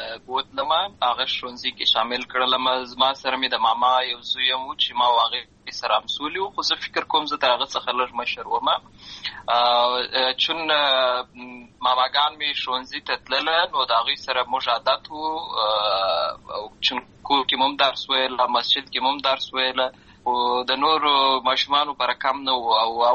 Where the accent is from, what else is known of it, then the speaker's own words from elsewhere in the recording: Lashkar Gah, Helmand, Afghanistan; زه په اصل کې د اروزګان ولایت یم، اما زه په هلمند ولایت لشکرګاه کې پیدا شوی یم، همالته لوی سوی یم، همالته مې ښوونځی لوستی ده، همالته مې ټول ژوند مې له هماغه ځای څخه پیل شوی دی، خو په اصل کې زه د اروزګان ولایت څخه.